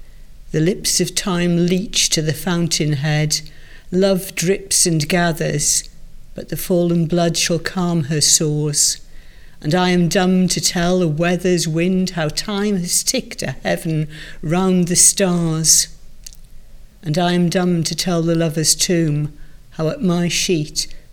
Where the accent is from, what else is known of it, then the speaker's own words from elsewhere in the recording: Rhondda, Wales, United Kingdom; The Rhondda